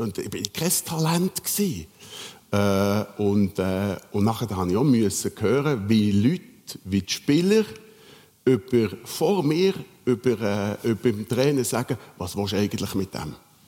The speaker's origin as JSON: {"language": "German", "country": "Switzerland", "said": "Und das haben wir als Schweizer, haben wir das viel zu wenig"}